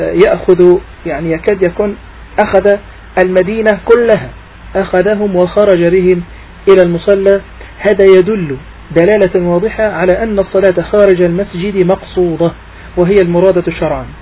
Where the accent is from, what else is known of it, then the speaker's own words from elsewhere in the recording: Egypt; ولعله لم تنتشر لدينا مثلا في مصر مسألة صلاة العيد في الأماكن المفتوحة